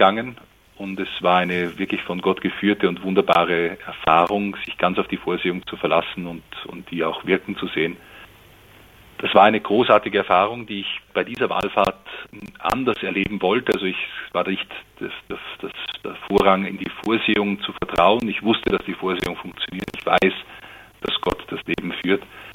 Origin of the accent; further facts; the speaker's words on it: Austria; mit 20 Jahren bin ich zu Fuß von meiner Heimat in Österreich 3000 Kilometer nach Santiago de Compostela